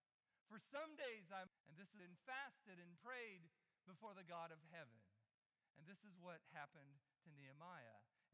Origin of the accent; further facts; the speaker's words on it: Newton, Iowa, United States; I grew up in Newton, Iowa. What a great place to grow up. Home of the main Maytag company.